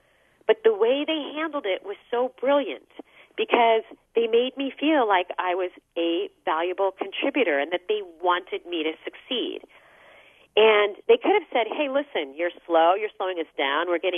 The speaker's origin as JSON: {"language": "English", "town": "Phoenix", "region": "Arizona", "country": "United States", "tie": "born or raised there", "said": "I grew up in Phoenix, and we never got to shovel snow there."}